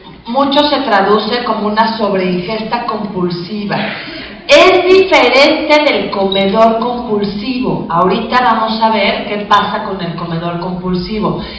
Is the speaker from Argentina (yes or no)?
no; Mexico; que es lo que nos pasa también mucho como mexicanos